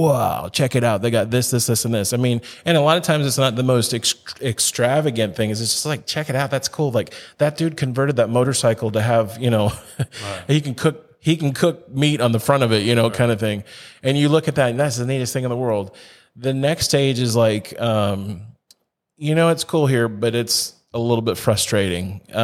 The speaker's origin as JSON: {"language": "English", "country": "United States", "said": "U.S. is my home country. That's where I feel most comfortable."}